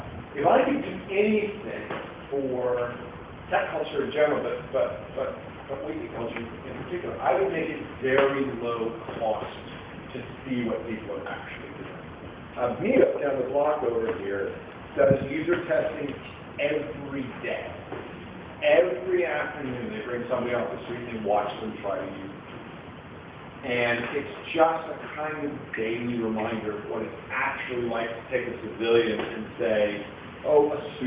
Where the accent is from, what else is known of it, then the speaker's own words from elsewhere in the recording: New York, United States; And as a New Yorker, I'm especially interested.